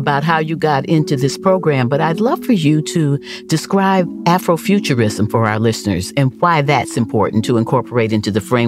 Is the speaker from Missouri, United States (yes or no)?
yes; St. Louis, Missouri, United States; I grew up in St. Louis, Missouri and went to school beginning during legal segregation